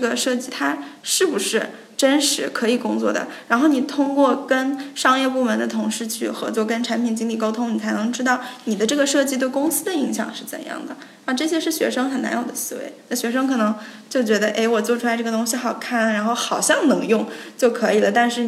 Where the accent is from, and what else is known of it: China